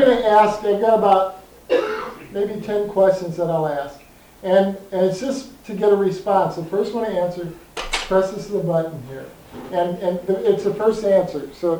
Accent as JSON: {"language": "English", "town": "Portland", "region": "Oregon", "country": "United States", "said": "I am from Portland, Oregon, and I work with youth in our community"}